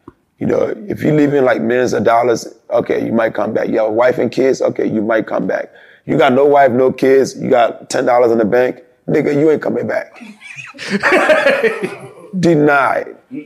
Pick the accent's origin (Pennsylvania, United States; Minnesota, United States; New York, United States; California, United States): Pennsylvania, United States; Philadelphia; And I grew up in Southwest Philly, the hood of Philly.